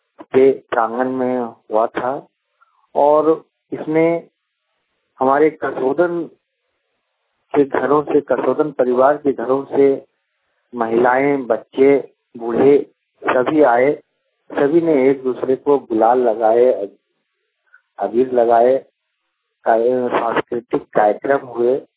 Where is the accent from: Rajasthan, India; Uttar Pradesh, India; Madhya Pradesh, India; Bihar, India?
Bihar, India; Bhagalpur; काजी चक भागलपुर का निवासी हूँ।